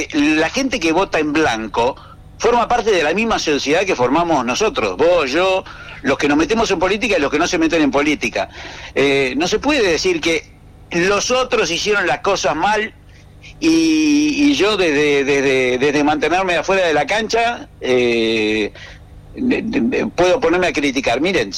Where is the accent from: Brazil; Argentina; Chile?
Argentina; Tierra del Fuego; Aparte, nosotros somos nuevitos y somos fueguinos.